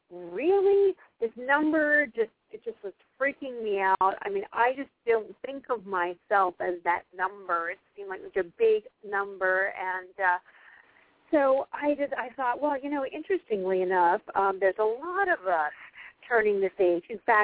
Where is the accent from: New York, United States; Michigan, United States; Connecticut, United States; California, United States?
New York, United States; to come to New York, which is my hometown, and do stuff in the old neighborhood